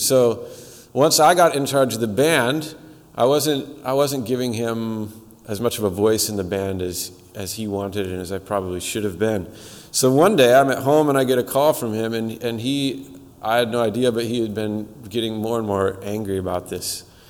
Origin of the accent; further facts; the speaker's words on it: Seattle, Washington, United States; My wife and I came from Seattle. We both grew up in non-denominational churches, and then when we first moved up here 4 years ago